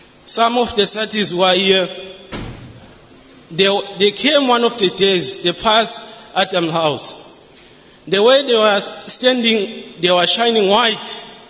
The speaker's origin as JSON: {"language": "English", "town": "Ingwavuma", "region": "KwaZulu-Natal", "country": "South Africa", "said": "I'm original from Ingwavuma. Ingwavuma, it's almost close to Swaziland. I can stand with half of my body South Africa, half of my body Swaziland."}